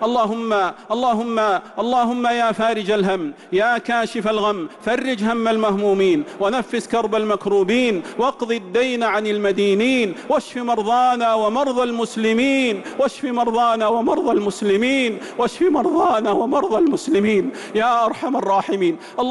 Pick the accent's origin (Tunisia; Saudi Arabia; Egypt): Saudi Arabia; اللهم احفظ بلادنا المملكة العربية السعودية